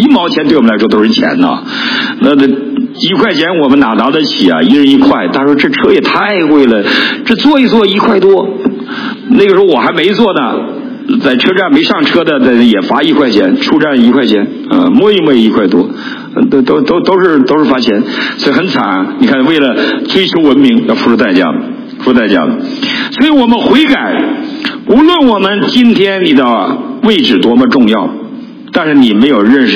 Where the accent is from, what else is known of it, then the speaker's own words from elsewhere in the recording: Wangkui County, Heilongjiang, China; 我记得小的时候我们家是没有火车的，我生在黑龙江省望奎县，非常一个普通的县城，是农业县，没有火车，火车都没有。我16岁之前没有坐过火车